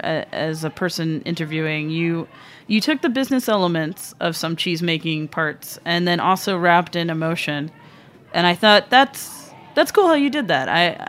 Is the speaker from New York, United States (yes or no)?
yes; New York City, New York, United States; As a New Yorker, rushing. I would never do that.